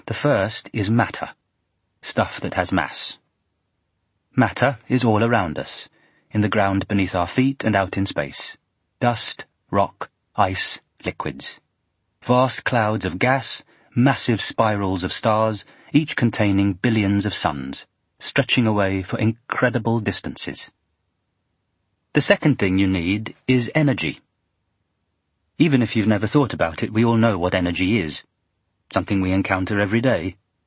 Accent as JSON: {"language": "English", "region": "England", "country": "United Kingdom", "tie": "born or raised there", "said": "As I was growing up in England after the Second World War, it was a time of austerity."}